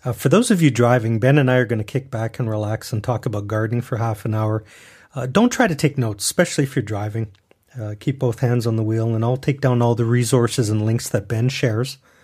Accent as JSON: {"language": "English", "country": "Canada", "said": "being Canadian, I travel a lot"}